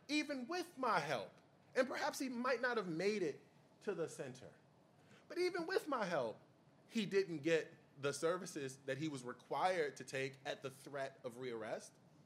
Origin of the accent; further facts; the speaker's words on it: Chicago, Illinois, United States; In part because I'm from Chicago, and if you compliment me too much, I get a little edgy.